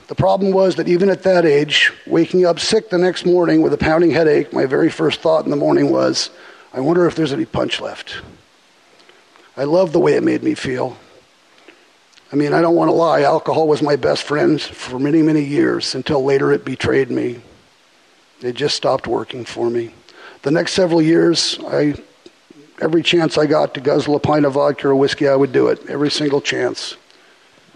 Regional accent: California, United States; born there

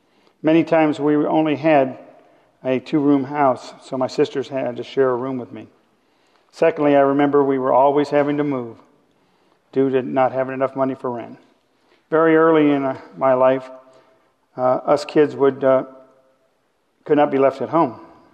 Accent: Monrovia, California, United States; born there; I was born in Monrovia, California, to two very hard-working parents.

